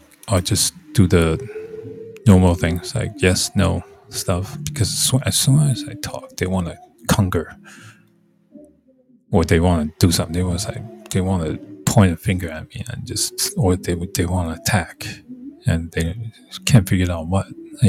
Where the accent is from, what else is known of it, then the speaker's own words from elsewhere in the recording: Taiwan; when I grew up in Taiwan